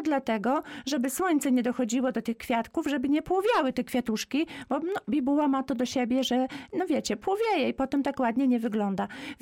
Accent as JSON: {"language": "Polish", "region": "Masovian Voivodeship", "country": "Poland", "tie": "born or raised there", "said": "jak ja bym mogła jako rodowita kurpianka zielona powiedzieć"}